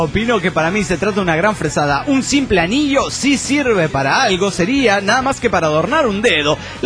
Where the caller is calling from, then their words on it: Tucumán, Argentina; de Tucumán.